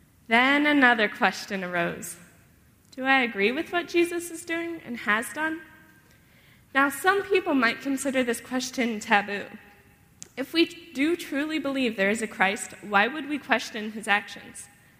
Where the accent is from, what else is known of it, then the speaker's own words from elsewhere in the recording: Nashville, Tennessee, United States; also born or lived in Knoxville, Tennessee / Hudson, Ohio; I was born in Knoxville, Tennessee on October 16, 1997. I moved to Hudson, Ohio, where my little brother Travis was born, and moved back to Nashville, Tennessee when I was about 2 years old.